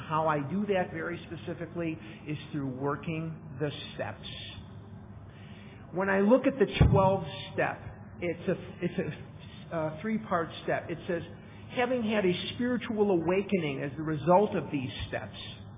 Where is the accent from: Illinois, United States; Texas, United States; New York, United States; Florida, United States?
Illinois, United States; Chicago; also born or lived in Eugene, Oregon; now in Scottsdale, United States; We were living in Eugene, Oregon at the time. I'm born and raised in Chicago. Those of you who know me know that. And I now live in Scottsdale, Arizona. But we lived for 9 years in Oregon.